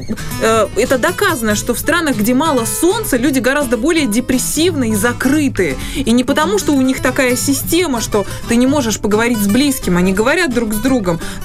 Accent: Moscow, Russia; я очень долго хотела переехать в Питер, но так как я москвичка

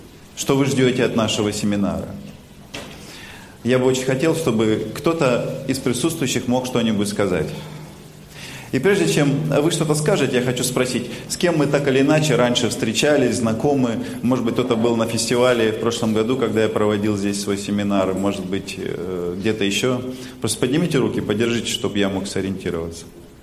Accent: Barnaul, Altai Krai, Russia; Родился я и вырос в Барнауле, в Алтайском крае.

